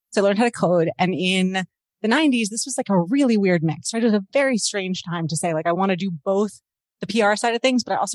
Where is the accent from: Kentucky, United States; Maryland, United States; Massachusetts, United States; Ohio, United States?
Maryland, United States; Baltimore; moved away as an adult; also born or lived in California; now in Canada; No, I grew up in Baltimore in the US, and I married a Canadian. Like, I came to Canada late in life. So basically, I moved to Canada in my 30s